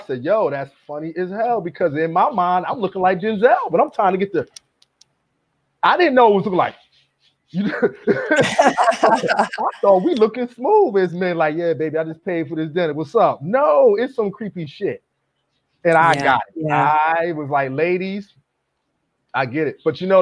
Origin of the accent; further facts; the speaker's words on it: Willingboro, New Jersey, United States; I've been fortunate to do a lot in my hometown. I have an honor ceremony that I do every year because we have so many people from my town of Willingboro, New Jersey, that are successful.